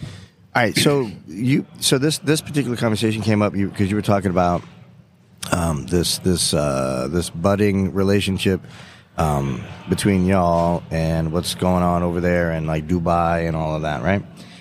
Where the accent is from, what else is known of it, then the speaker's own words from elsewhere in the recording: Everglades, Florida, United States; So, dude, I grew up in the Everglades, man. I wasn't that shocked by that.